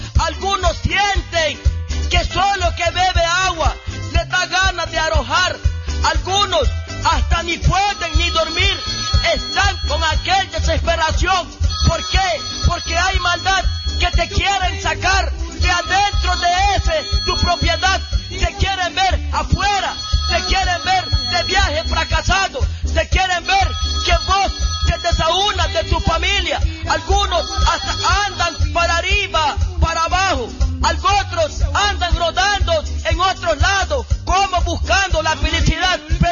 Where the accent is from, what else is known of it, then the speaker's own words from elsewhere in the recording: Puerto Cabezas, North Caribbean Coast Autonomous Region, Nicaragua; first language Miskito; Spanish is a second language; yo vengo hablando en mi lengua misquito, en mi lengua materna de Puerto Cabeza, Costa Atlántico Norte.